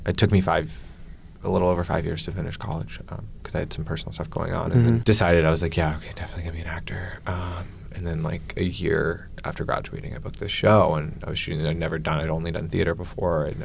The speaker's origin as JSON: {"language": "English", "town": "Atlanta", "region": "Georgia", "country": "United States", "tie": "born or raised there", "said": "I grew up in Atlanta."}